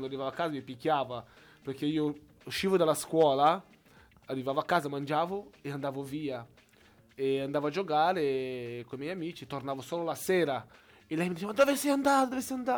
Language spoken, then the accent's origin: Italian; Brasília, Federal District, Brazil; also born or lived in Rio de Janeiro; Io sono nato a Rio, sì, però poi dopo mi sono trasferito a Brasilia, dove ho vissuto tutta la mia infanzia, adolescenza, dove ho conosciuto mia moglie, dove ho casa adesso, ho le mie attività tutte a Brasilia